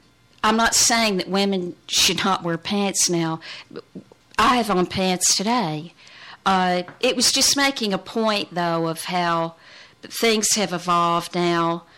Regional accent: Southern United States, United States; I grew up in the South and went to church, you know, in Sunday school every Sunday

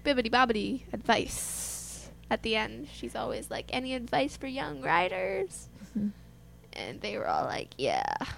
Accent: Hudson, New York, United States; I'm a child, and I'm also from Hudson.

